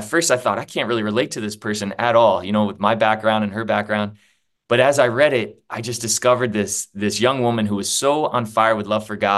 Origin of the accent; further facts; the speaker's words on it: Columbia, Maryland, United States; I grew up in Columbia, Maryland, in the kind of Wild Lake area.